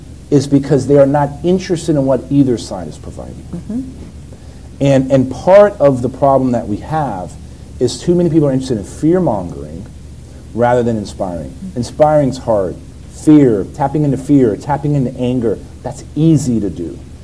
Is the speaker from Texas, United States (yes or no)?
yes; Texas, United States; In my home state of Texas, we just went through primary season.